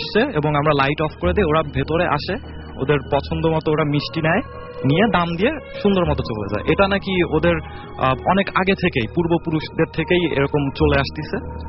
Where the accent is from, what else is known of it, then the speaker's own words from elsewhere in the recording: Hazaribagh, Dhaka Division, Bangladesh; হাজারিবাগ থেকে এসেছি